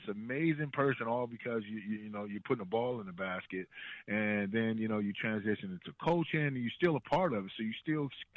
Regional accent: Chicago, Illinois, United States; My mom and dad, they raised us right here in the heart of the city, man. I'm like literally 10 minutes from downtown Chicago.

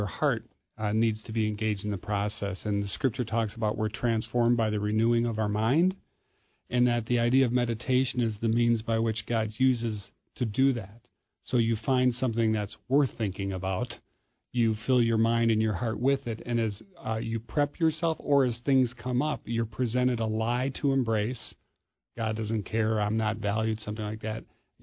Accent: Wisconsin, United States; I'm from America's Dairyland, so I had to make a plug there.

